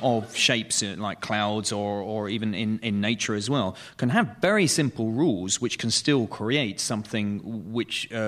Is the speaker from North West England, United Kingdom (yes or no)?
yes; North West England, United Kingdom; accent: Manchester; my Manchester accent is...